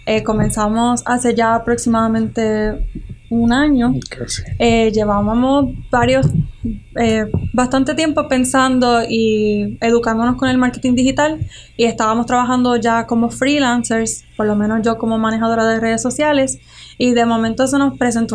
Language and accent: Spanish; Arecibo, Puerto Rico; y yo soy de Arecibo